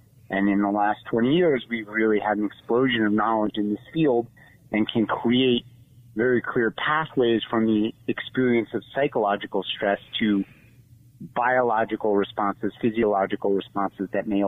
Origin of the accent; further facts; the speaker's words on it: New York, United States; I grew up in New York, did my graduate work at the University of Virginia, nearby y'all, and then did my clinical internship at the University of Wisconsin. So I slowly made my way out west.